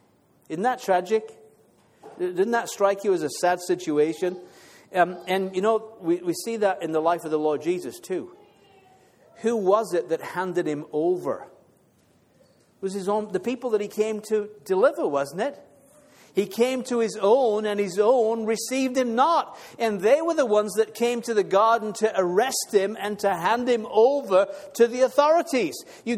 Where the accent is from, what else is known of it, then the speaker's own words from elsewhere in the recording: England, United Kingdom; My wife's Irish, I'm English.